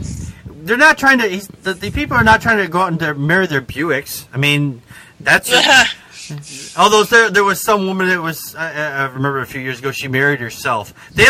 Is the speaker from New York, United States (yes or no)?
no; Wisconsin, United States; I'm from Wisconsin. People from Wisconsin, we openly mock Illinois.